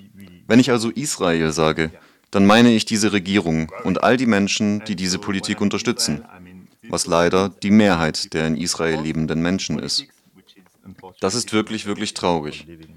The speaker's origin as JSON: {"language": "German", "country": "France", "second_language": "German", "said": "Ich bin Franzose"}